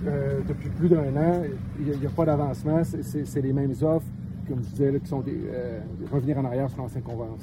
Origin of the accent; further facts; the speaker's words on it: Quebec, Canada; On vient de la région de Québec.